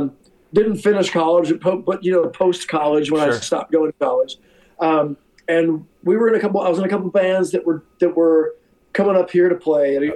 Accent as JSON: {"language": "English", "region": "Alabama", "country": "United States", "tie": "born or raised there", "said": "of course, growing up in Alabama … were huge."}